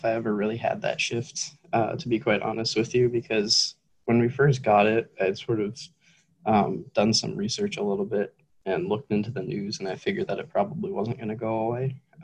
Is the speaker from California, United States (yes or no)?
no; Candia, New Hampshire, United States; I'm from Candy, New Hampshire. For anyone who wouldn't know, it's like in the middle of the woods, basically.